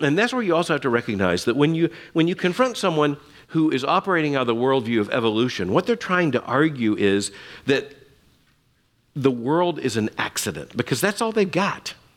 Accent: Florida, United States; I grew up in Florida, so I had to learn the good animals from the bad animals.

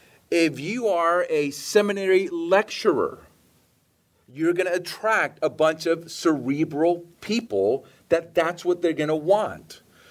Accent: Puerto Rico; born there; I was born in Puerto Rico in 1965.

